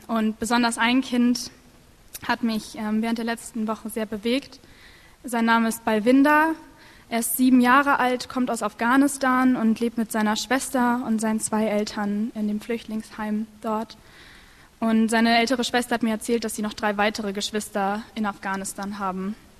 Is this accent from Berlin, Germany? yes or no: yes; Berlin, Germany; born there; now in Munich, Germany; Ich bin in Berlin geboren, wohne aber in München.